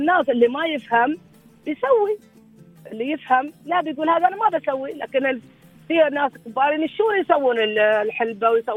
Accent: United Arab Emirates; عندنا بالإمارات هنا

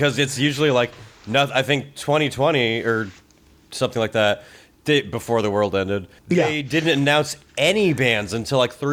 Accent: California, United States; Especially, we come from California.

